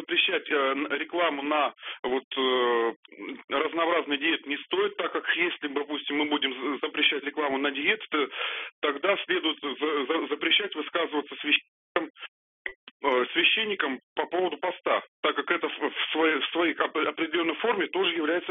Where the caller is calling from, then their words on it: Lipetsk, Lipetsk Oblast, Russia; Я из Липецка звоню.